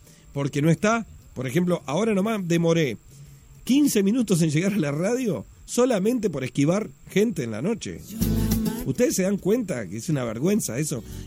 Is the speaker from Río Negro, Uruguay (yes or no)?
no; Flores, Uruguay; now in Montevideo, Uruguay; si yo fuera a votar en mi ciudad natal, desde Montevideo, fuera a votar por un intendente en Flores